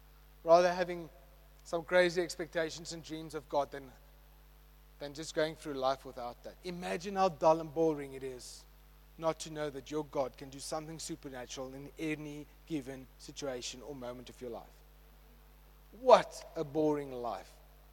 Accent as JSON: {"language": "English", "town": "Bellville", "region": "Western Cape", "country": "South Africa", "second_language": "English", "said": "I come from Belva"}